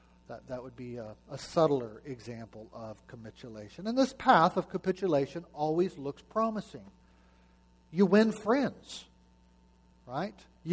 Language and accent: English; Washington, United States; You know, I'm from Washington.